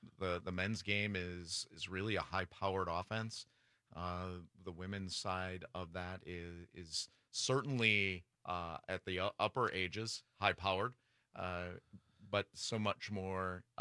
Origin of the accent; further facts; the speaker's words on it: Indiana, United States; now in Waukesha, United States; When I started coaching here, I'm from Indiana.